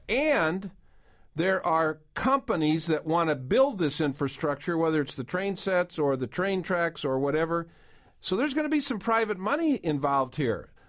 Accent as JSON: {"language": "English", "town": "Peoria", "region": "Illinois", "country": "United States", "tie": "born or raised there", "said": "I'll tell you what I drive. Back in Peoria, which is my hometown."}